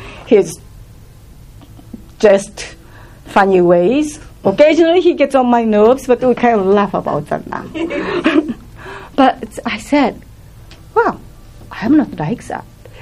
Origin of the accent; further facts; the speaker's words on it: Japan; now in United States; I come from Japan, rather dysfunctional, but very reserved home.